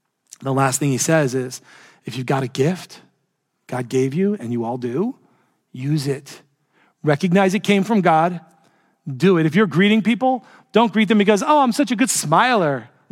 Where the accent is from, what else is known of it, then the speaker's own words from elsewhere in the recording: New York City, New York, United States; I was scared, and I grew up driving in New York City.